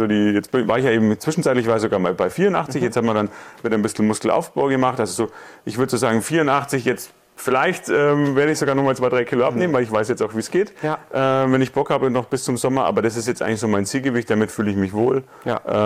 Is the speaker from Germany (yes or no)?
yes; Bavaria, Germany; Ich komme aus der Nähe von Nürnberg